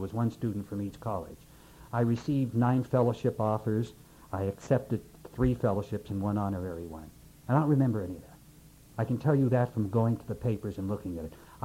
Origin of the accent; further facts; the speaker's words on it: Pennsylvania, United States; The times I drank in the bar at the Penn State campus in my hometown where I went my first 2 years